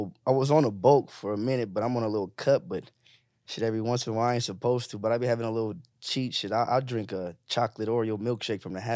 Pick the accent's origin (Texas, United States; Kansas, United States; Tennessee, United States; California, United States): California, United States; Pacoima; I'm from Pacoima, California.